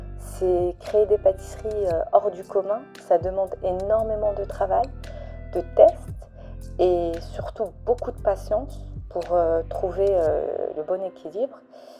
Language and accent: French; France; comme je suis française d'origine marocaine.